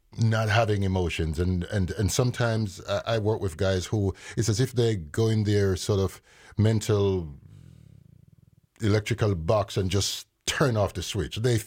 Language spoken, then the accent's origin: English; Jamaica; also born or lived in London, United Kingdom; even though I was born in the UK, London, UK, I grew up in Jamaica.